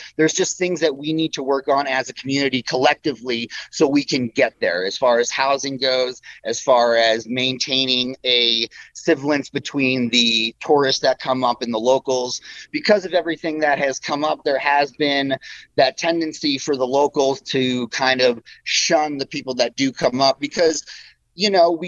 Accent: New York, United States; also born or lived in New Jersey; I'm a New Yorker, so I'm from New Jersey and New York.

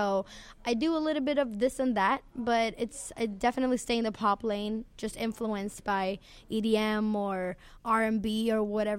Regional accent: Sweden; But first of all, I'm from Sweden

